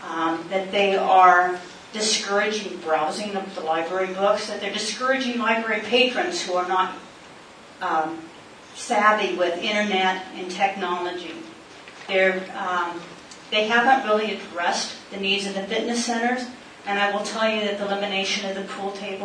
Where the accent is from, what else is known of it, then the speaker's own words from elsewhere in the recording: Glendale, United States; I grew up in Glendale. I lived here in North Glendale for the past 20 years, so Glendale is very important to us.